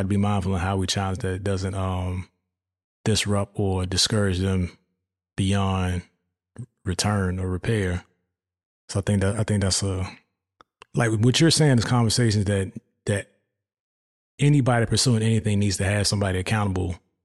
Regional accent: Hampton, Virginia, United States; I'm from, for those that don't know, I'm from Hampton, Virginia. Home of some legends, the whole 757 area

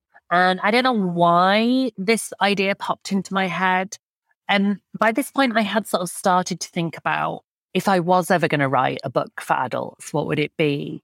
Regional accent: Yorkshire and the Humber, United Kingdom; Hebden Bridge, which is a real place not far from where I grew up in Yorkshire.

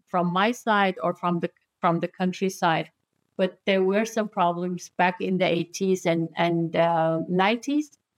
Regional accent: Turkey; I'm Kurdish from Turkey.

